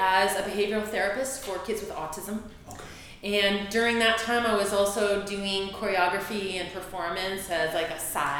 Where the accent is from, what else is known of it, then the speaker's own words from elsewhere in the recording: Los Angeles, California, United States; I am born and raised L.A. Uh-huh. I grew up in the Valley, so I'm a Valley girl. Oh, my God. So I grew up in Sherman Oaks, Van Nuys